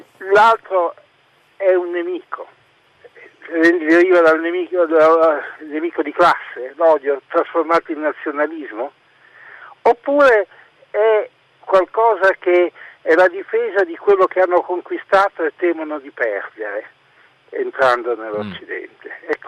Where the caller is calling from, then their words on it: Bologna, Emilia-Romagna, Italy; Buongiorno, allora … telefono, in questo momento sono in Toscana, ma sono di Bologna.